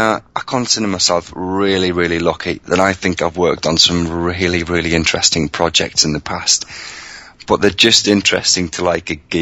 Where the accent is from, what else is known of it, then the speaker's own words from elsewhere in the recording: United Kingdom; And as a British guy, I don't use the word awesome very often.